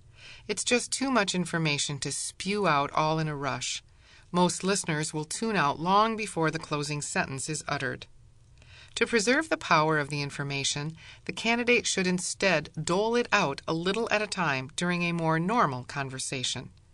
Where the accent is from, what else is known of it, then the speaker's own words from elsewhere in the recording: Midwest, United States; Maybe it's because I'm from the Midwest, but I don't know many people who would actually bend the CEO's ear on that elevator ride.